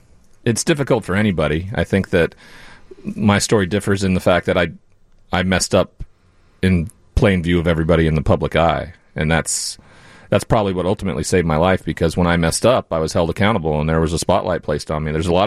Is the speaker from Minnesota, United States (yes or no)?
no; Montana, United States; Yeah, in my hometown.